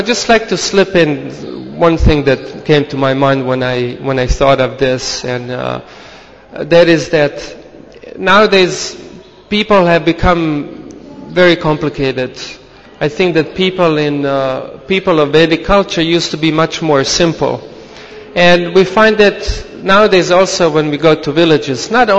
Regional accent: Croatia; now in San Diego, United States; I was born in Europe, in Croatia, on the Adriatic coast. That's where I grew up and joined this movement of Srila Prabhupada. Few short years later, I relocated to the United States

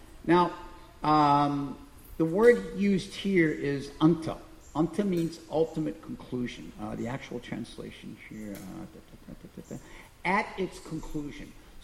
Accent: St. Louis, Missouri, United States; I grew up in St. Louis on the Mississippi River.

